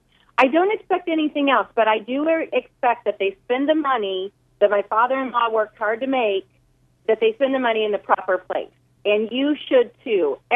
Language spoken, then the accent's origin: English; California, United States; now in Bay Area, United States; I grew up in Central California and then moved up to the Bay Area.